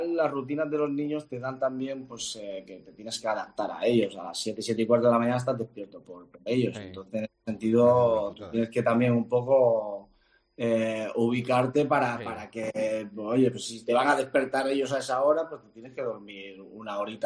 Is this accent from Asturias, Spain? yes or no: yes; Gijón, Asturias, Spain; ya sabes que soy hijo pródigo de Gijón